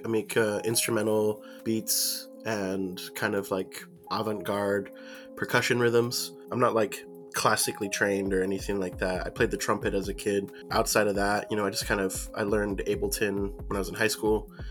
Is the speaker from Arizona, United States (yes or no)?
yes; Mesa, Arizona, United States; now in Tucson, United States; I'm from Mesa, Arizona. I'm a DJ. I'm a producer. I'm living in Tucson right now, and I have been for a while.